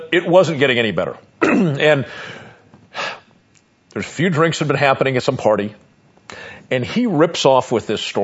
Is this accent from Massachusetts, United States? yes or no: no; Los Angeles, California, United States; And I got to tell you, now I come from Los Angeles. No shortage of crazy, insane speeding drivers in Los Angeles. But I've lived out here for quite some time